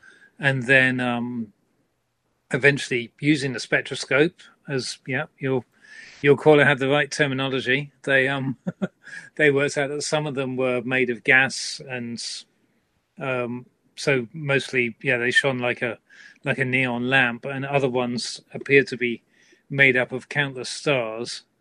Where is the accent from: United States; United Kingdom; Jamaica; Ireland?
United Kingdom; being a Brit, I kind of think in Celsius most of the time.